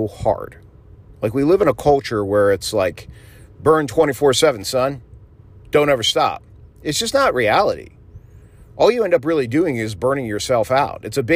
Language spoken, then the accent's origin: English; Florida, United States; I grew up in South Florida, and so I was mowing lawns to make extra money.